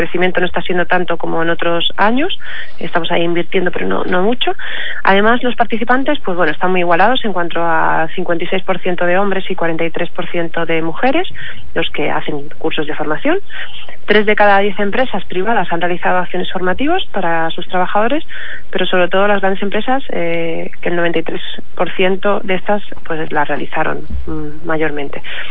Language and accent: Spanish; Andalusia, Spain; Yo como buena andaluza